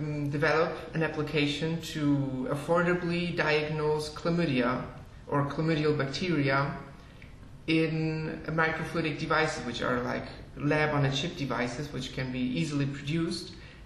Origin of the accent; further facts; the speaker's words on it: Hamburg, Germany; English is a second language; And we're from Hamburg, Germany.